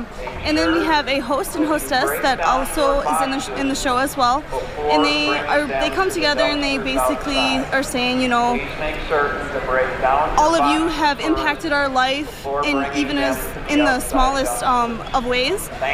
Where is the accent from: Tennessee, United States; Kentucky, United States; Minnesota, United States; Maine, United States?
Minnesota, United States; And then I'm from Benton County, so St. Cloud area.